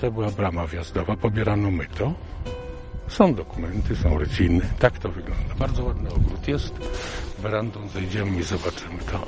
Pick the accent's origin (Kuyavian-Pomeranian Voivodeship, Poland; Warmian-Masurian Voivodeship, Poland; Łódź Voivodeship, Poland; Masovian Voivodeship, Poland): Warmian-Masurian Voivodeship, Poland; Reszel; born there; Poprzednio mieszkałem na ulicy Rejmonta. Urodziłem się w Reszlu w 1946.